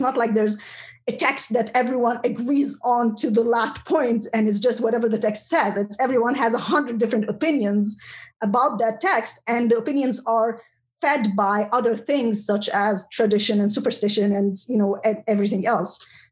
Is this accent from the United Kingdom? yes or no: no; Egypt; that's also something that I had witnessed growing up in Egypt